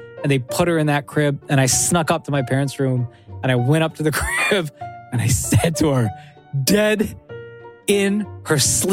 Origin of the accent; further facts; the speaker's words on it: Toronto, Ontario, Canada; Ah, Malvern, my hometown. When my family moved there, it was a brand new community.